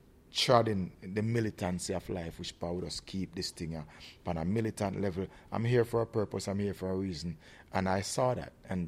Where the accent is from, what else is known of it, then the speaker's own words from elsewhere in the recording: Jamaica; I took upon myself the decision of coming back to my hometown, you know, going back to Jamaica, you know, doing music.